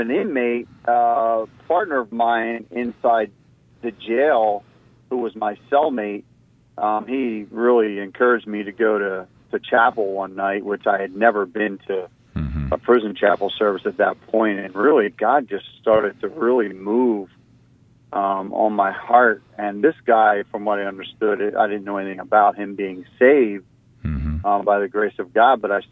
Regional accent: Philadelphia, Pennsylvania, United States; Born and raised in Philly in the Kensington area. I was in deep addiction for almost 20 years, leading a life of crime also.

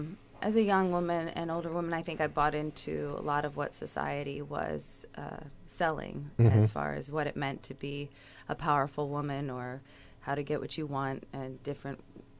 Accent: St. Louis, Missouri, United States; I'm originally from St. Louis, Missouri.

